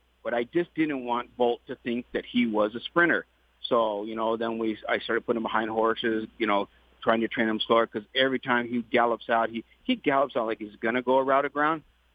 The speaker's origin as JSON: {"language": "English", "town": "Del Mar", "region": "California", "country": "United States", "tie": "born or raised there", "said": "I've been going to Del Mar. That's my hometown"}